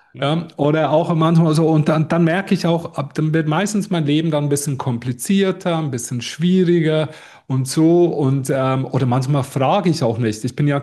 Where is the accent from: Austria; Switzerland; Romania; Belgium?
Switzerland; ich bin Schweizer